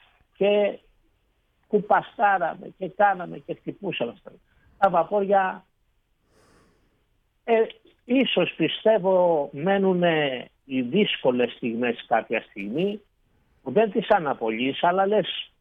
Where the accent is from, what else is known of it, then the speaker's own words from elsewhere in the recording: Koufalia, Central Macedonia, Greece; Ένα χωριό πάνω από το... η Χαλκιδόνα που λέμε, τα Κουφάλια, είναι το τελευταίο χωριό του νομού Κιλκής.